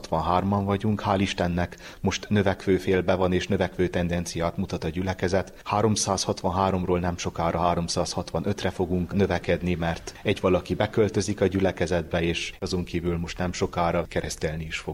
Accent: Uzon, Covasna, Romania; also born or lived in Sfântu Gheorghe / Cluj-Napoca; Pontosan, háromszéki származású vagyok. Uzoni 1994-ben születtem. Ott jártam iskolában, majd Sepsiszentgyörgyön

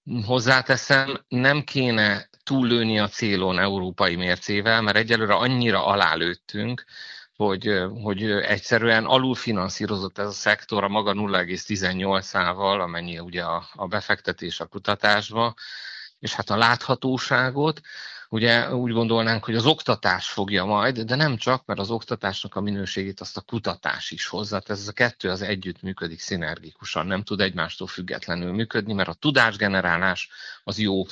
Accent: Romania

